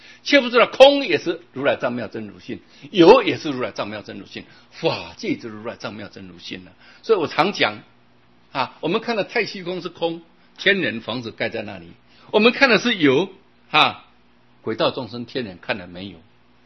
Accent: Taiwan; 反正我们是台湾人，也同也异嘛。

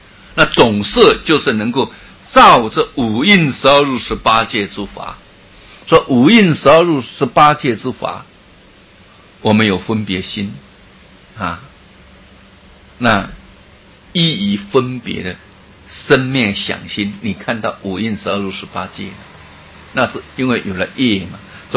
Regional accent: Taiwan; 哎，我们台湾人 也很不得了

